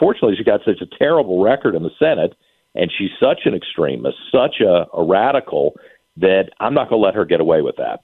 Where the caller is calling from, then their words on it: Henrico County, Virginia, United States; I'm calling you from Henrico County for once. I slept in my own bed last night and was up working at my own desk this morning